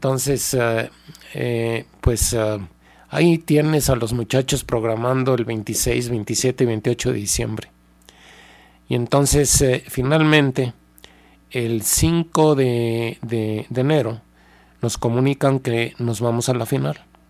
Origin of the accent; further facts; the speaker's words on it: Jalisco, Mexico; y de México nada más nosotros somos de Jalisco.